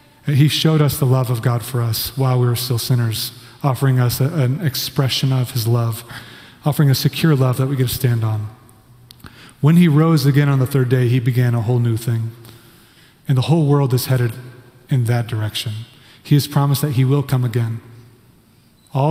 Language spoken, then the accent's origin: English; Kansas, United States; because I grew up in Kansas, you know, like, so I'm like, this is awesome.